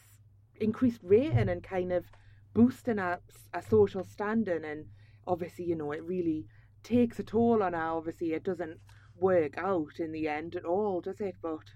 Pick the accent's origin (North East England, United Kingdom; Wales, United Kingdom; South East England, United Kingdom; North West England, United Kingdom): North East England, United Kingdom; from like Tyneside. And there, like, you'd never get in the back of a taxi. Like, you sit up front with the driver.